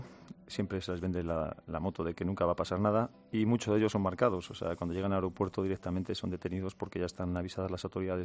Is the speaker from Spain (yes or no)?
yes; Spain; como españoles